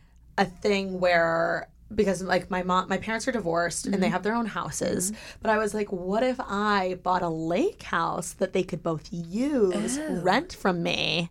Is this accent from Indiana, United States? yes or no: yes; Indiana, United States; I'm from Indiana, and I know Texas is, like, booming, too.